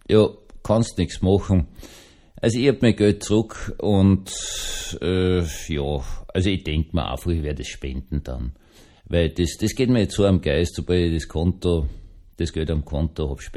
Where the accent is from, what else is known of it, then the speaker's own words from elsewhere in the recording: Austria; Also ich bin Österreicher